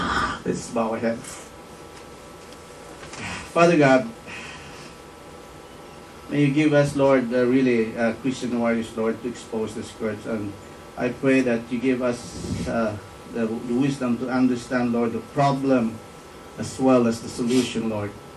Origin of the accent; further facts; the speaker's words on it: Philippines; I gave up pork, beef, and chicken, as Filipino as I am. I'm a pork eater all my life for 54 years.